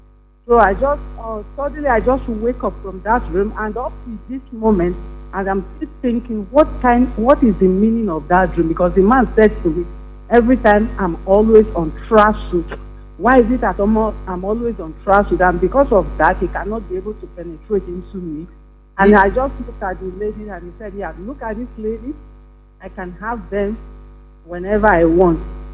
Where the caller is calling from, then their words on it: Netherlands; I'm calling from Netherlands.